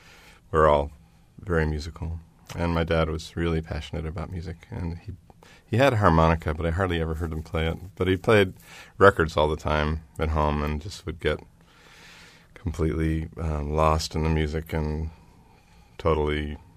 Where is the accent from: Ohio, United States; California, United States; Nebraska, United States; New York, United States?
Ohio, United States; Cincinnati; I grew up in Cincinnati, Ohio, and my family was not what you would call a musical family.